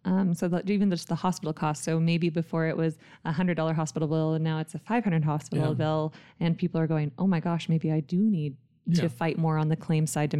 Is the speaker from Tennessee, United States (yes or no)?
no; Oregon, United States; also born or lived in Idaho; When I lived in Idaho, I was like, I stopped and people were very angry. I was like, I'm from Oregon.